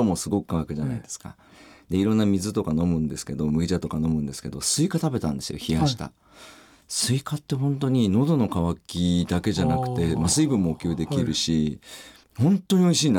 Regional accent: Kagoshima, Japan; 僕の場合地元鹿児島なんですけど、

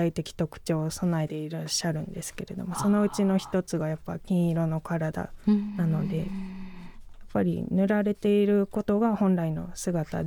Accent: Fukuoka, Japan; now in Ota, Japan; 私あの福岡生まれ福岡育ちで実家がありますので。

